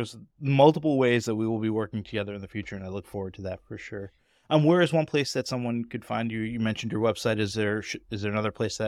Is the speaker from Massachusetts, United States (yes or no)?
yes; Boston, Massachusetts, United States; it was really special for as a Bostonian to be a New Yorker for a day, I like to say.